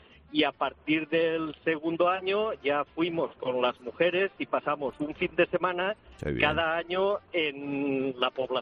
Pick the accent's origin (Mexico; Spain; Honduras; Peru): Spain; Valencia, Valencian Community; soy de Valencia